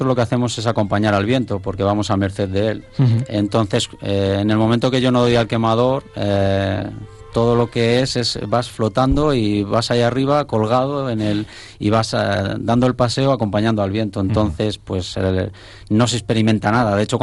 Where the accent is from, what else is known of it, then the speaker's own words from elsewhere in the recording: Castile and León, Spain; Yo me siento muy vallisoletano y muy de Castilla y León. Tengo muy arraigadas muchísimas tradiciones, porque he vivido en Peñaflor de Hornija muchos años.